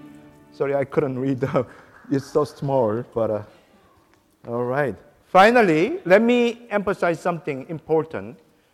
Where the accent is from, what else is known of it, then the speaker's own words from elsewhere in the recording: South Korea; Even I'm from Korea. I enjoy the candy cane always at Christmas time.